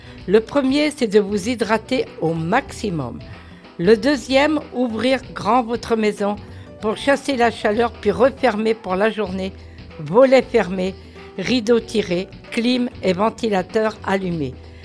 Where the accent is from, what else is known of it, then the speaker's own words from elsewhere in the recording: Brittany, France; Mais comme je suis bretonne, cette tradition se déroule de cette façon.